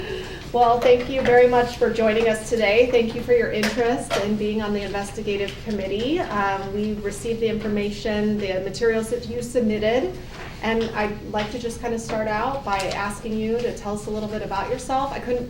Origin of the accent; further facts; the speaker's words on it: Des Moines, Iowa, United States; I am from Des Moines.